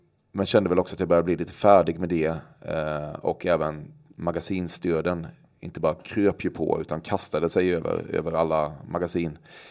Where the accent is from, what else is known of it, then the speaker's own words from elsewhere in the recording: Väckelsång, Kronoberg County, Sweden; Jag kommer från ett litet samhälle 3 mil söder om Växjö i Småland som heter Väckelsång.